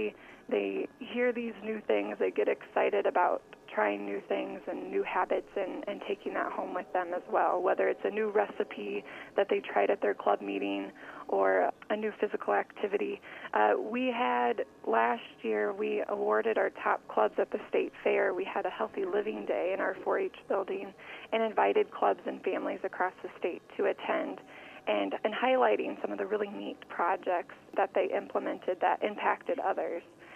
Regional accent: Winterset, Iowa, United States; I'm from Madison County in Winterset, and I was in 4-H in my middle school years.

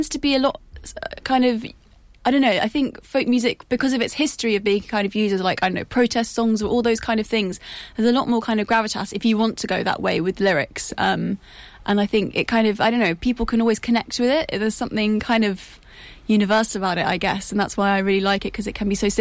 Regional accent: London, United Kingdom; So I'm from London, and I have been born and kind of grown up in London. But I was at uni here, actually, for 3 years. So I know Cambridge pretty well.

